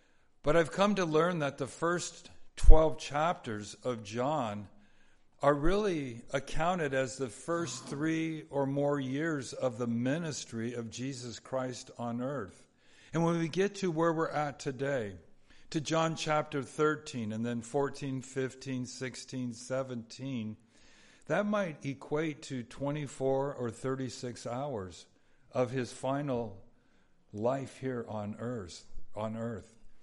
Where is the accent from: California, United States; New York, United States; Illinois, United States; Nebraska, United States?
California, United States; Sometimes I love the ocean, love to go down to the ocean, growing up in Southern California